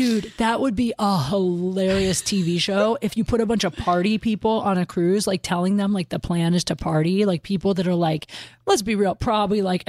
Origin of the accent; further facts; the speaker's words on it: Ohio, United States; I grew up in Ohio, so I grew up with football and stuff like that.